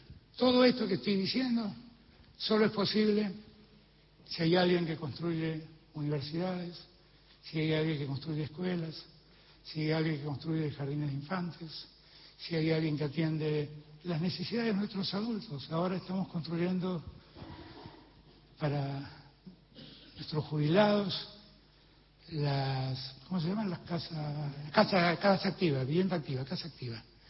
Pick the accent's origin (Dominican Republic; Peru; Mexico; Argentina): Argentina; Eso somos los argentinos y las argentinas.